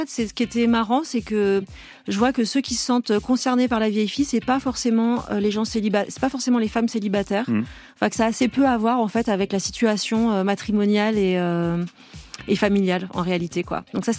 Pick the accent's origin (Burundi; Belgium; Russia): Belgium; accent: Belgian; j'ose pas souvent dire ce mot parce qu'avec mon accent belge